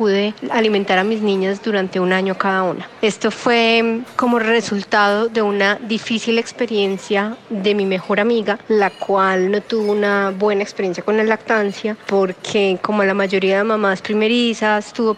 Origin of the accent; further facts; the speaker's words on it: Manizales, Caldas, Colombia; mamá de Julia, 7 años, e Isabel, de 5. Soy de Manizales, tuve a mis hijas en Bogotá